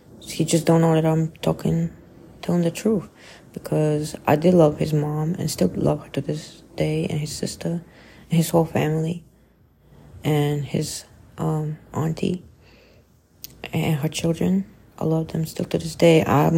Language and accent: English; Croatia; English is a second language; And I'm like, I'm from Croatia.